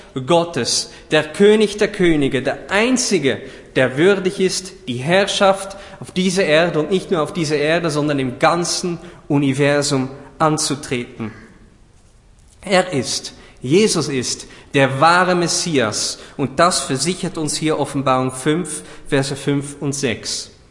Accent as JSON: {"language": "German", "country": "Netherlands", "said": "Ich bin ein Holländer und ich kann auch recht stolz sein manchmal."}